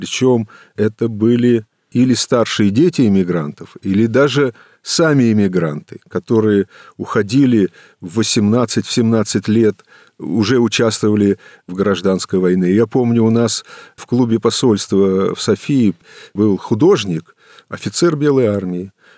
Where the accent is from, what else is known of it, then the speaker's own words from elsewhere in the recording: Russia; Я говорю: «Русский.